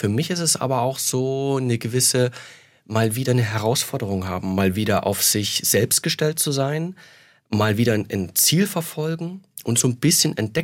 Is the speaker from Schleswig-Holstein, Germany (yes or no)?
no; Saxony, Germany; now in Karlsruhe, Germany; Selbst in meiner Region, wo ich aufgewachsen bin, im Elbsandsteingebirge, ich habe definitiv noch nicht alles gesehen.